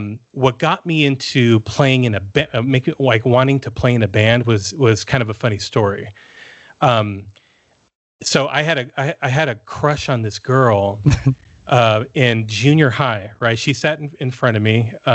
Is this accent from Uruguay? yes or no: no; Norco, California, United States; So I grew up in a small town in California called Norco. Okay. So Norco, California is about an hour inland of Los Angeles. It's just a small little horse town.